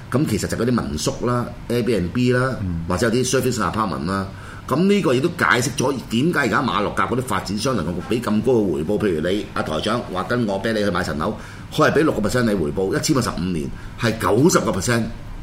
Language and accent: Cantonese; Taishan, Guangdong, China; 我台山人嚟，我阿媽開平人嚟噶嘛，